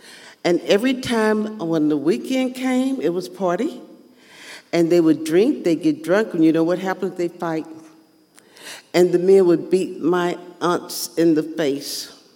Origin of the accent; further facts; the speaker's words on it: Houston, Texas, United States; Well, as y'all know, I am a Houstonian. I'm a native Texan. I was born in Houston.